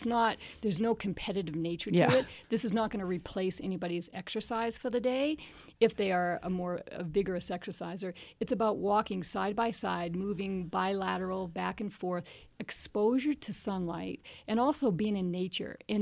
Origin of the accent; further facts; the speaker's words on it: Maine, United States; I'm from Maine.